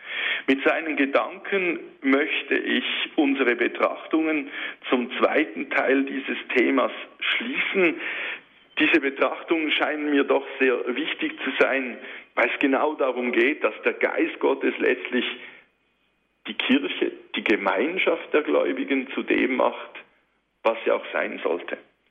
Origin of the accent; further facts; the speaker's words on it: Switzerland; ich aus einer ganz anderen Kultur, er aus Afrika, ich aus der Schweiz, einer anderen Sprache